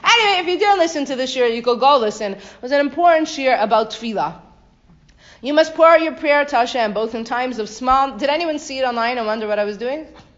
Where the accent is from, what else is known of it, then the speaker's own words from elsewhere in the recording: Canada; I grew up in Canada.